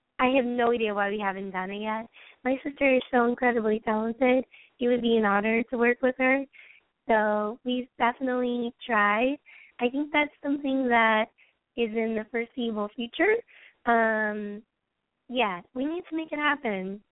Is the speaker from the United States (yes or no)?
yes; Arizona, United States; I grew up in Arizona, and I went to this underground bar